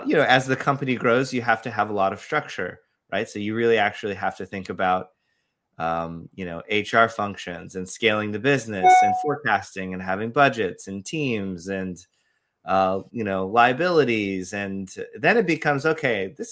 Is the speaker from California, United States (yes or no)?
no; Orlando, Florida, United States; also born or lived in Paris; No, I was born in Paris, moved around a little bit in my youth, but we did settle in Florida, and I consider myself a native. Been here since I was a young kid, but yeah, Orlando is my home.